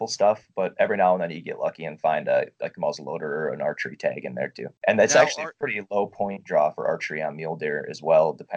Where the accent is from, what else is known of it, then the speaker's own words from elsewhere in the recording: Colorado, United States; The only caveat to that is it's actually illegal in a couple of states, my home state of Colorado being one of those.